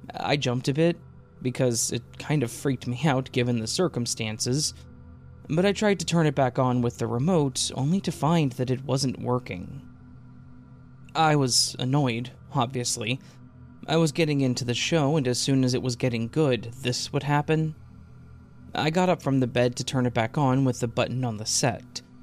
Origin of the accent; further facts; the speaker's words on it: the South, United States; born there; I was born in the South, and while we do get some cold weather, we don't get the half rain, half snow that you guys are plagued with just before Halloween.